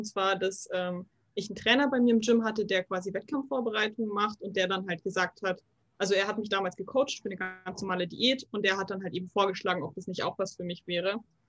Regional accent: Munich, Bavaria, Germany; ich komme aus München

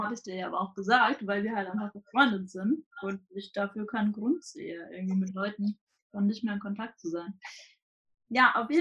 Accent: Hamburg, Germany; Ich komme ja aus Hamburg, ich studiere noch.

